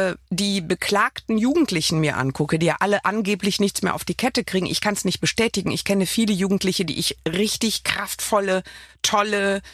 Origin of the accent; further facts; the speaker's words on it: Düsseldorf, North Rhine-Westphalia, Germany; ich bin ja Düsseldorferin